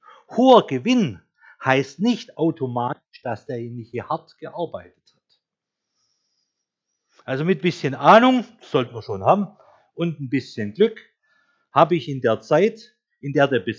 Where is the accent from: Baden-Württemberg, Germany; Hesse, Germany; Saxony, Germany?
Baden-Württemberg, Germany; aber ich sage es mal als Schwabe